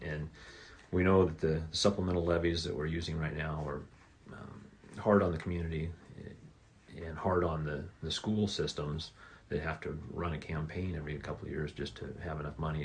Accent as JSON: {"language": "English", "town": "Bonners Ferry", "region": "Idaho", "country": "United States", "tie": "born or raised there", "also_born_or_lived": "Washington", "said": "we were back home by the time before I can remember. And so I grew up on Pine Street a little bit, and then we moved to Bonner's Ferry. So I grew up, been here all my life, other than my Navy time"}